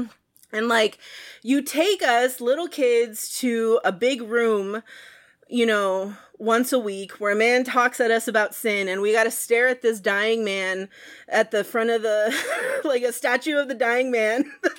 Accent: San Antonio, Texas, United States; Like, I grew up in San Antonio, Texas, so... I'm sure everybody listening got a picture of what that political religious landscape might look like.

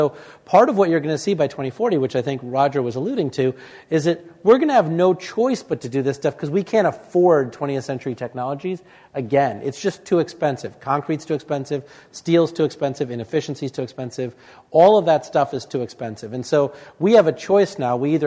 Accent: Illinois, United States; I grew up outside of Chicago and, you know, the unemployment rate there is about 4.5%.

